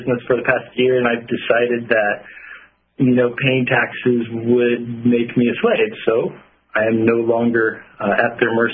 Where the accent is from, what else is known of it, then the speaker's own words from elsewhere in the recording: United States; born there; Hey, I was born in America, but I think I might be an illegal.